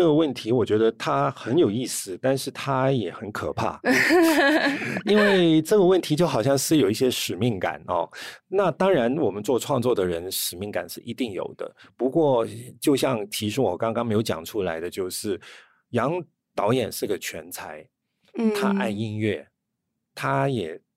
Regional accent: Hong Kong; 那你知道1984年其实对我们香港人来讲

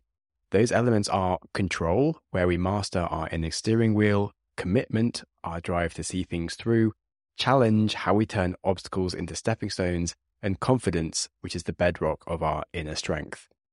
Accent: United Kingdom; accent: British; I am British and my British accent is awful.

